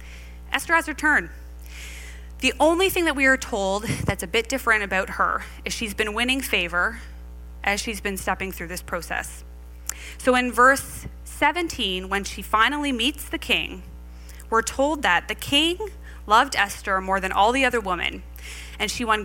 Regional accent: Canada; So yes, I am Canadian, but I am also a thoroughbred Dutch woman.

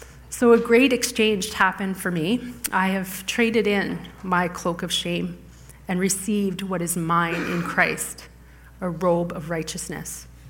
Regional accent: Constance Lake, Ontario, Canada; sending a team to my hometown every year for over 15 years to minister primarily to children of Constance Lake.

